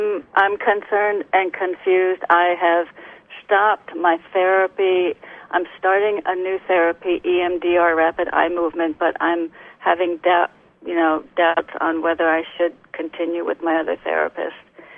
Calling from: Connecticut, United States; in Connecticut.

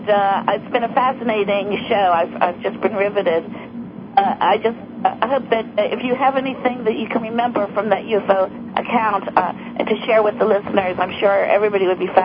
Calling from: Tokyo, Japan; I'm calling from Tokyo, Japan.

